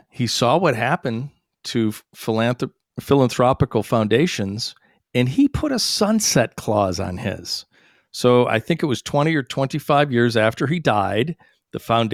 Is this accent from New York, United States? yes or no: yes; Syracuse, New York, United States; My hometown of Syracuse, New York, is, I believe, one of the only cities that has two Carnegie libraries.